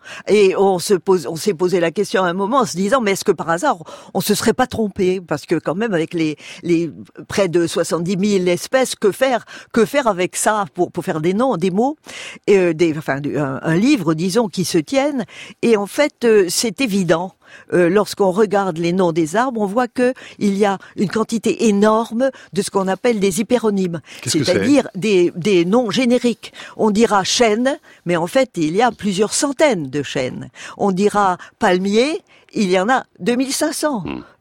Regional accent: Tunisia; born there; parce que je suis née en Tunisie et que je suis née sous les oliviers, si j'ose dire.

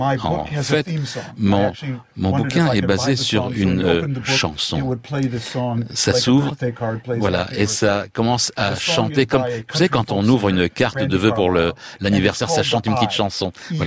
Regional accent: Minnesota, United States; French is a second language; Quand moi j'ai grandi dans le Minnesota, dans les années 50 et 60

